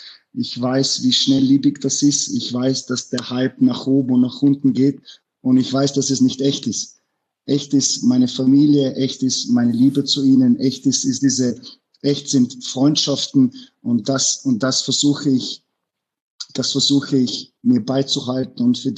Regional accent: Innsbruck, Tyrol, Austria; Ich bin aufgewachsen in Innsbruck. Ich habe das ja mehrmals erwähnt. Ich kam in als Flüchtlinge und die erste Wohnung war in der Kirchentalgasse und es war eine Kakerlakenwohnung.

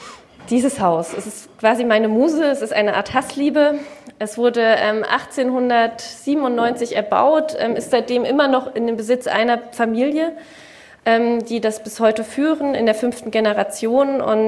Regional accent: Saxony, Germany; ursprünglich komme ich eben aus der Gegend, aus Sachsen.

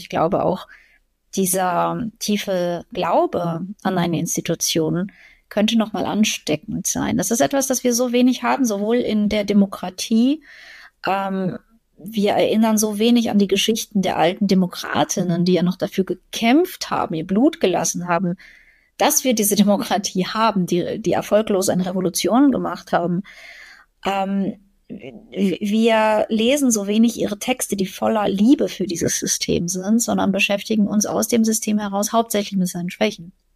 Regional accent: Ukraine; ich bin ja als Ukrainerin

